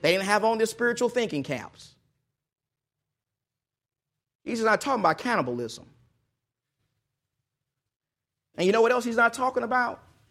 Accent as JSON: {"language": "English", "region": "Texas", "country": "United States", "tie": "born or raised there", "said": "I'm from Texas, and in Texas, especially East Texas, one of the things that people love is they love their Dallas Cowboys. I mean, it was terrible growing up in East Texas."}